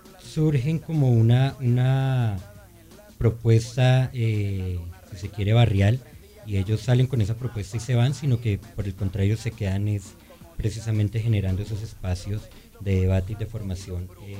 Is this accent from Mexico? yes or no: no; Colombia; Si hay algo que agranda los males de nuestro país, es la falta de identidad que nosotros tenemos como colombianos, como latinoamericanos.